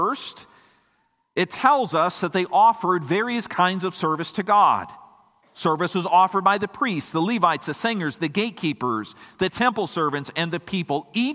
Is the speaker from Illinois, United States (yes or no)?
no; Minnesota, United States; also born or lived in Iowa / Indiana; I grew up in Minnesota. I lived in Iowa and Indiana before I came here.